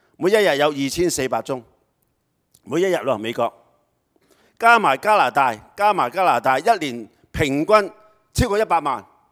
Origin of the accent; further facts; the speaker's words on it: China; 就是我們中國人這樣，是吧？